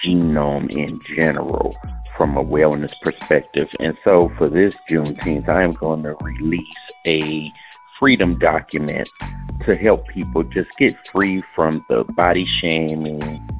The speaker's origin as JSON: {"language": "English", "town": "Cleveland", "region": "Ohio", "country": "United States", "said": "I'm from Cleveland, Ohio"}